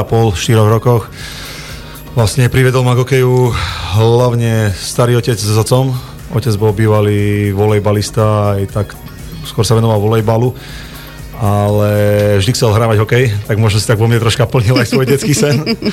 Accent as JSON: {"language": "Slovak", "town": "Zvolen", "region": "Banská Bystrica Region", "country": "Slovakia", "tie": "born or raised there", "said": "Áno, ja som Zvolenčan rodený."}